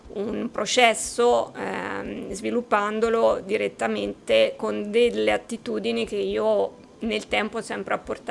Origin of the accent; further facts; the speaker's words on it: Arezzo, Tuscany, Italy; Sono di Arezzo e quindi insomma sono felice di essere qua